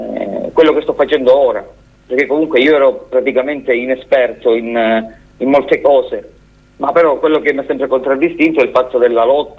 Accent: Calabria, Italy; Purtroppo qui in Calabria siamo molte persone, siamo radicate, mi ci metto pure io perché sono calabrese

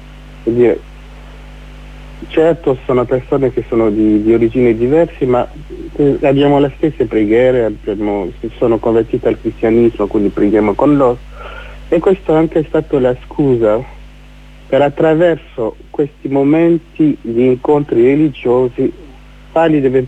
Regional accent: Burkina Faso; Italian is a second language; now in Lecce, Italy; sono del Burkina Faso con Gaben da dire. Sono arrivato in Italia da 2012. Quasi 4 anni, a dicembre 2012, quindi quasi 4 anni che sono qua in Italia.

